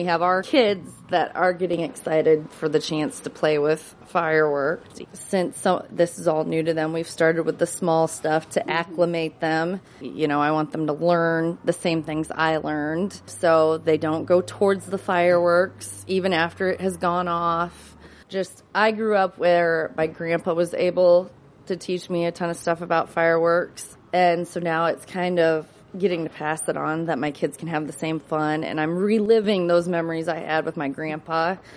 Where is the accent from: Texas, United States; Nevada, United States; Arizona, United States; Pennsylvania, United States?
Nevada, United States; Okay. I'm from Nevada.